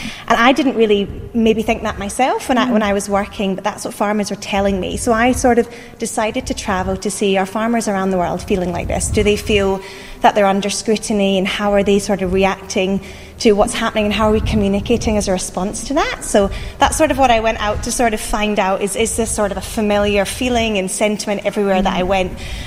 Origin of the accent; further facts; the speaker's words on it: Scotland, United Kingdom; moved away as an adult; now in Orange, Australia; I come from Scotland, lived in Orange now for a year and a half